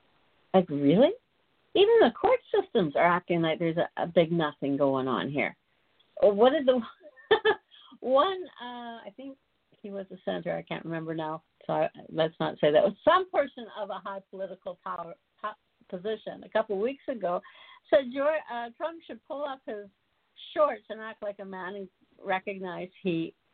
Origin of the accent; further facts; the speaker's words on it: Canada; obviously I'm a Canadian. I'm neither Democrat or Republican.